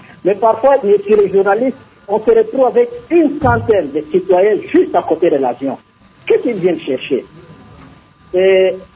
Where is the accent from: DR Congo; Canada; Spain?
DR Congo; Bandundu; Chez nous, en République démocratique du Congo, j'ai été dans ma province de Bandundu